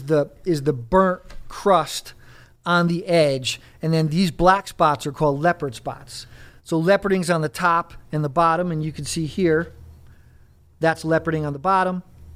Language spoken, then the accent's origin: English; Connecticut, United States; And, you know, me growing up in Connecticut, that's what I was used to.